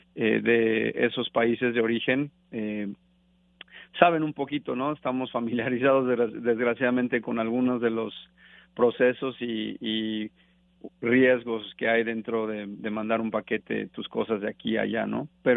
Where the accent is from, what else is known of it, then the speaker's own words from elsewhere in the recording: Mexico; now in United States; Somos más, yo soy de México también